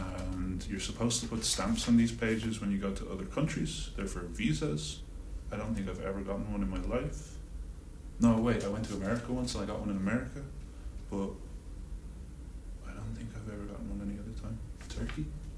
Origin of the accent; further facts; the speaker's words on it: Dublin, Leinster, Ireland; born there; It says that I'm male. It says that I was born in Dublin